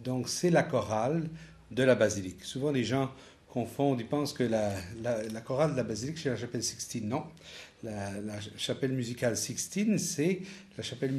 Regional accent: Canada; moved away as an adult; now in Rome, Italy; J'aurais jamais imaginé, lorsque je suis parti du Canada en 1978, que un jour je serais arrivé à être maître de chapelle

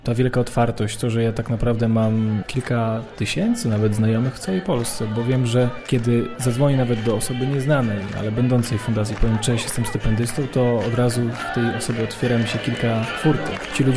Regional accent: Ciechanowiec, Podlaskie Voivodeship, Poland; jestem z Ciechanowca, z małej mieściny na Podlasiu, 5000 mieszkańców.

